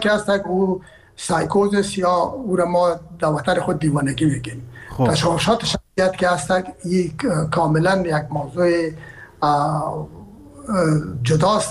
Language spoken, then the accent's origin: Persian; Herat, Afghanistan; ما که هستم از هرات هستم و پدر و مادر بعد هرات هستن